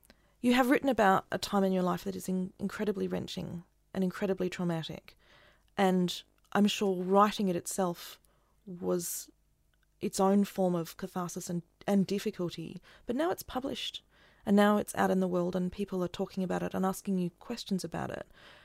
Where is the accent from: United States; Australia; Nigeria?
Australia; as Australians, as Australian readers, we're not particularly exposed to the wealth of the incredible literature of the Arab world